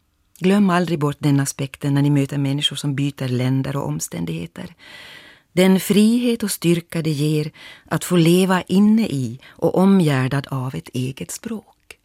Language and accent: Swedish; Ostrobothnia, Finland; first language Ostrobothnian dialect; Mitt modersmål är en dialekt. Eftersom jag är född på landet i Österbotten. I en by där bara prästen och läraren talade fint, som det hette.